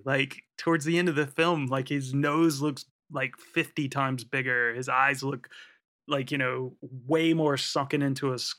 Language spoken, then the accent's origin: English; United States; now in United Kingdom; being an American here in the UK